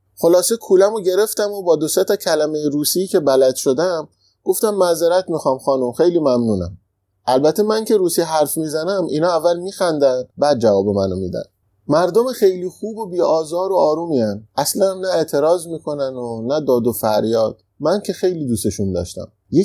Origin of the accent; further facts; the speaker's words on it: Iran; اینجا خیلی حال میکنن وقتی میفهمن ما از ایران اومدیم